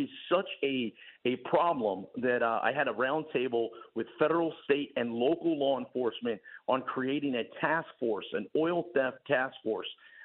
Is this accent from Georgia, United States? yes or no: no; Texas, United States; I'm a Republican. I'm a Texan. I love to fight.